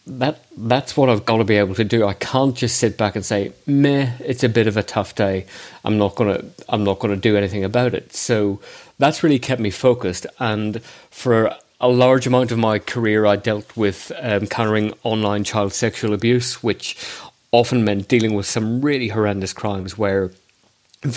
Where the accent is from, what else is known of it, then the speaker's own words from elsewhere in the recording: Belfast, Northern Ireland, United Kingdom; I think part of it is because of growing up in Belfast, I've seen what other people have been exposed to.